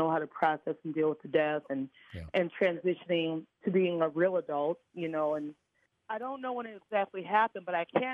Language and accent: English; Midwest, United States; I'm from the Midwest, you know.